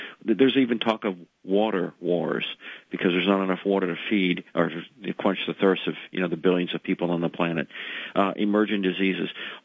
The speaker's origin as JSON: {"language": "English", "country": "United States", "said": "I'm an American. I love this. I love the Constitution of the United States."}